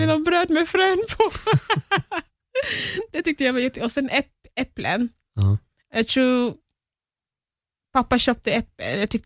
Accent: Cameroon; moved away; jag har ju inte bott i Kamerun på länge, men när jag växte upp i Kamerun

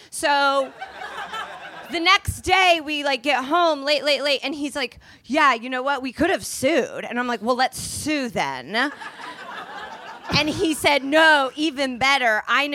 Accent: Indianapolis, Indiana, United States; I'm from Indianapolis

